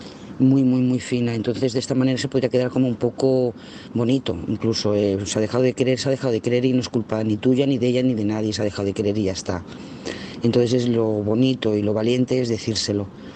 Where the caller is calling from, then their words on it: Lloret de Mar, Catalonia, Spain; de Lloret de Mar.